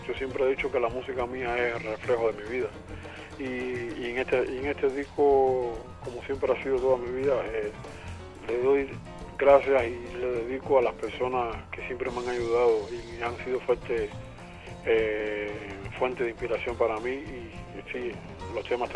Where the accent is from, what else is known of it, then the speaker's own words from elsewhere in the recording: Havana, Cuba; Sí, soy cubano, nacido en La Habana y criado en La Habana.